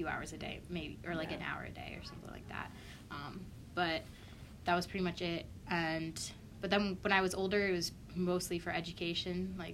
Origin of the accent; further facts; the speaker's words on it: New Jersey, United States; now in Ohio, United States; I'm from New Jersey, so like near Princeton area.